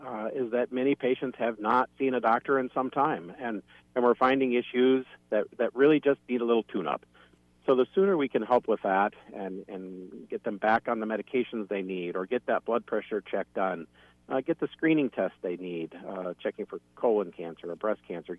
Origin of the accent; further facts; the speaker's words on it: Cedar Falls, Iowa, United States; Yeah, I grew up in Cedar Falls, Iowa, attended high school there